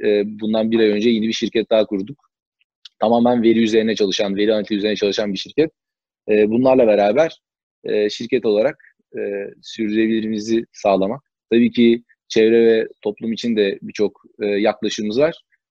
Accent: Denizli, Turkey; Denizliyim ama eğitim hayatım hep Denizli dışında geçti.

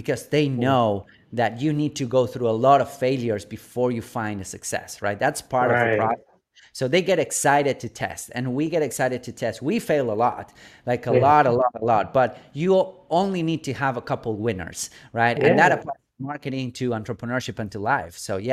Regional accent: Buenos Aires, Argentina; English is a second language; But I grew up in Buenos Aires, in Argentina, in South America, and we are really, really south.

